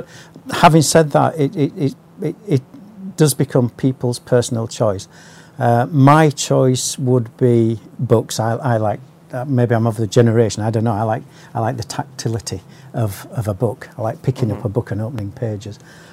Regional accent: Yorkshire and the Humber, United Kingdom; I'm an OU tutor from Yorkshire, as you can possibly tell by my accent.

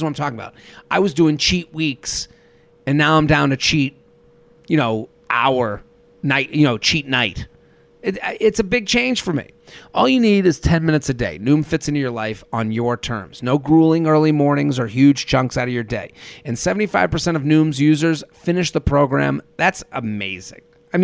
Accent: Boston, Massachusetts, United States; because we are transplants. We're here from Boston.

